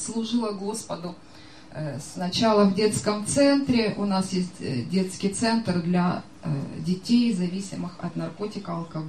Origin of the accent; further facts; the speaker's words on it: Ukraine; Ja z Ukrainy.